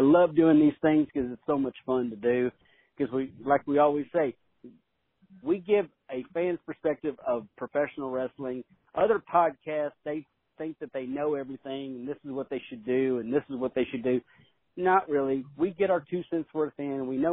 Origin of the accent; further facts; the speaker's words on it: Tennessee, United States; I thought, look, yes, I'm from Tennessee, but we don't do that.